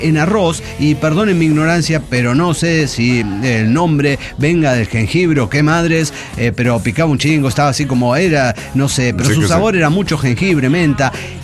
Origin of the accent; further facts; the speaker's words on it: Guanajuato, Mexico; yo soy de Guanajuato